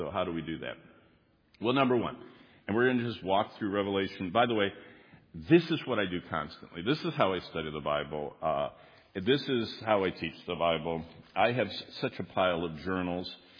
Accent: New England, United States; now in Tulsa, United States; And when I moved to Tulsa, I came from New England, went to Tulsa

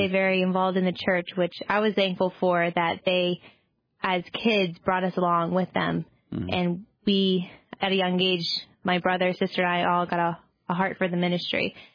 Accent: Valley Forge, Pennsylvania, United States; I grew up on the other side of Philadelphia in Pennsylvania, Valley Forge area.

